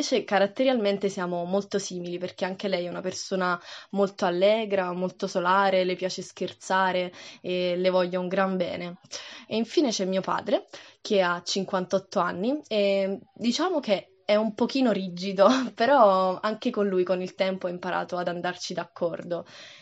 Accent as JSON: {"language": "Italian", "town": "Naples", "region": "Campania", "country": "Italy", "said": "ho 20 anni e vengo da Napoli, una città che si trova nel sud Italia."}